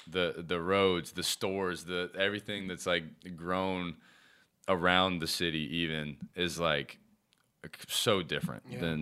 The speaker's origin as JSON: {"language": "English", "town": "Charlotte", "region": "North Carolina", "country": "United States", "tie": "born there", "said": "So, I was born in Charlotte, UNCC. I lived up north, about 20 minutes north of here, kind of moved around a lot."}